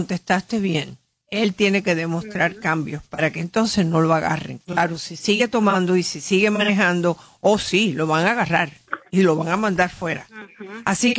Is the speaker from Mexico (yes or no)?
no; United States; born there; todos somos ciudadanos americanos, nacidos en este país.